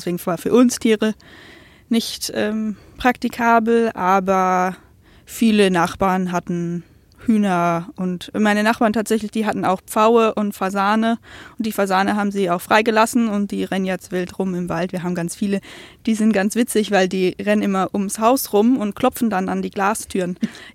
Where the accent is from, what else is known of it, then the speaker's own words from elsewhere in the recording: Canada; Ja, ich komme aus Kanada. Ich bin dort geboren und aufgewachsen.